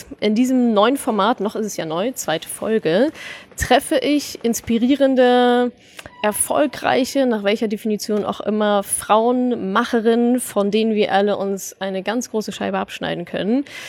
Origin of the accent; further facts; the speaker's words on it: North Rhine-Westphalia, Germany; ich komme ja aus dem Ruhrgebiet